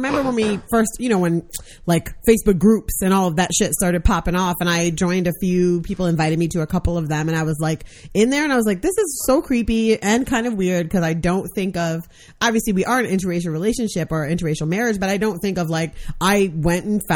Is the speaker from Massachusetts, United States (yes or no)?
no; Berkeley, California, United States; I grew up in Berkeley. I have a black daughter